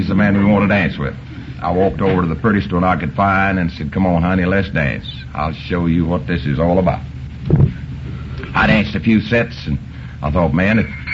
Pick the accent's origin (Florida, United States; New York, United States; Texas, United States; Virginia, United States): Texas, United States; Abernathy; I was raised out here in West Texas in a little town called Abernathy. 11 children.